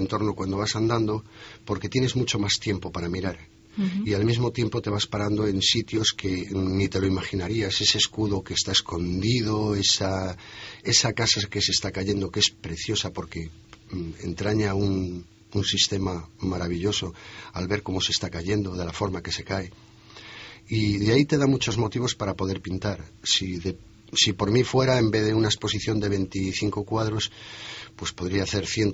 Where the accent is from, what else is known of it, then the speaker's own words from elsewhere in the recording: Toro, Castile and León, Spain; a Toro Zamora, que es de donde yo soy.